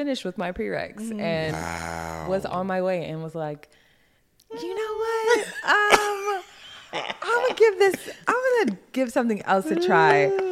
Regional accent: Florida, United States; now in Portland, United States; I'm from Florida originally.

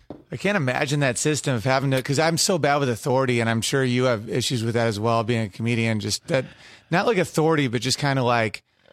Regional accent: New York, United States; Upstate New York, and it was like there'd be like really people in bad scenarios

